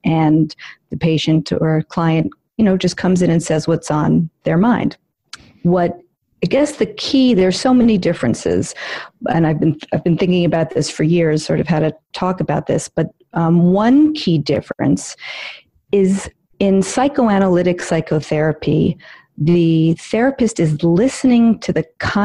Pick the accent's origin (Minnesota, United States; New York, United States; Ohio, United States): New York, United States; New York City; I am a born and bred, born and raised in New York City